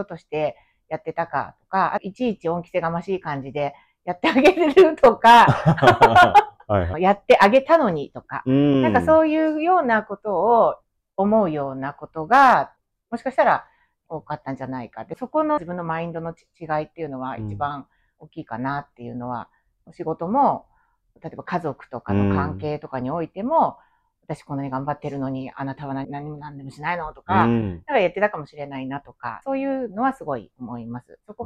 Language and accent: Japanese; Gunma, Japan; moved away as an adult; 私は群馬県出身で、36歳まで群馬にいたんですけれども